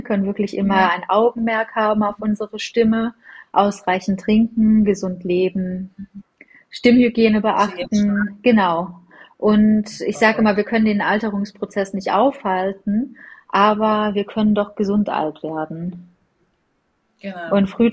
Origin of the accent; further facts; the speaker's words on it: Northern Germany, Germany; tatsächlich als Norddeutsche bin ich der Skifahrer